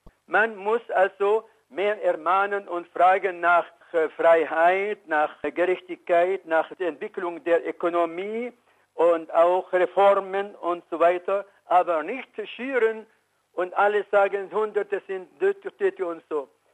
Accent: Syria; German is a second language; ich bin nicht ein Mensch, der blind für Syrien ist, obwohl ich bin Syrer

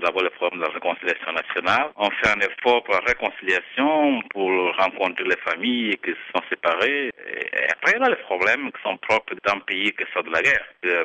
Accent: Angola; c'est la fête pour tout le peuple et c'est chez nous en Angola.

